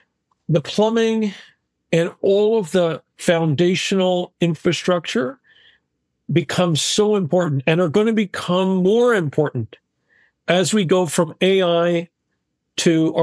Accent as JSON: {"language": "English", "country": "Canada", "said": "So if I, as a Canadian or as a consumer, want access to my healthcare, my finances, my retail"}